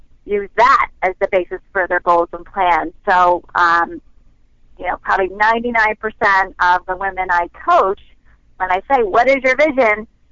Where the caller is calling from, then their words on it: New Jersey, United States; I am calling from New Jersey.